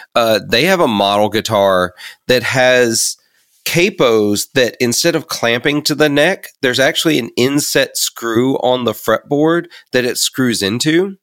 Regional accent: Mississippi, United States; It's fine. I'm from Mississippi. I did take the heat with me.

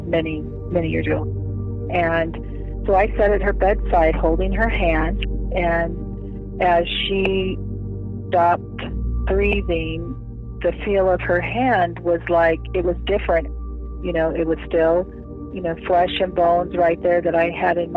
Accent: Montana, United States; I mean, when I visualize it, because I'm from Montana, I kind of think of like, you know, maybe a nice, soft leather winter glove

